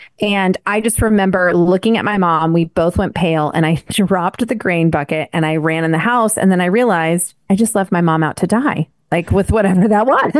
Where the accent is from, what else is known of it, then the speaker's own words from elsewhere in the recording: Rocky Mountains, United States; And growing up in the Rockies, when I was 8 years old, my mother and I actually had an experience when we were out feeding the llamas.